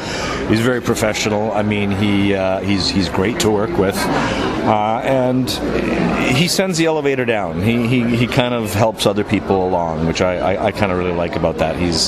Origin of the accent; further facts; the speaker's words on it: Canada; I'm not from the States. We have, in Canada, we've got most of Arrow is on another network.